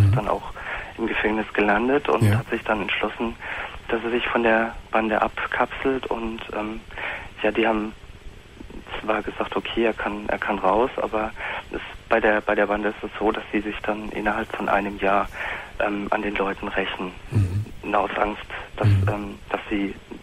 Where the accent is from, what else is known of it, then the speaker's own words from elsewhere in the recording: Germany; Ich bin Deutscher, ich bin hier geboren.